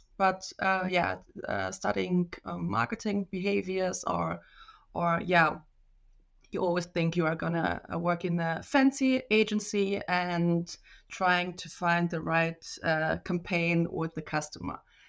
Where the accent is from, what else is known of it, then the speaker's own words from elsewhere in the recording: Karlsruhe, Baden-Württemberg, Germany; and I'm from Karlsruhe, Germany, and I work for a software company